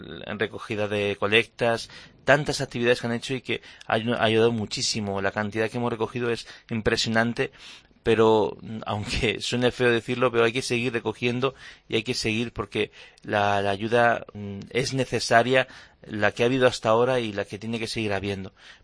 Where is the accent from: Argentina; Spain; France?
Spain; Castilla-La Mancha; no puedo dejar de ser de donde soy. Y mi lugar, mi raíz está en La Mancha, y está en el queso manchego, y está en estas explanadas, en estas atardeceres donde el sol no se pone sino que se desvanece.